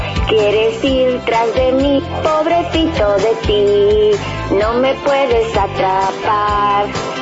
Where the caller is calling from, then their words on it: Zaragoza, Aragon, Spain; de Zaragoza.